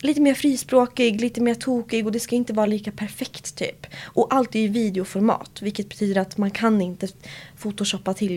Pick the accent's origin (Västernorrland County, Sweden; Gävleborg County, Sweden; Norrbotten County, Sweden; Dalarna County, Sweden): Gävleborg County, Sweden; i en liten stad som heter Söderhamn. Och den ligger typ 3 timmar ovanför Stockholm. Det är i närheten av Gävle, om du vet vart det ligger. Så där föddes jag. Och jag bodde där fram tills 2019.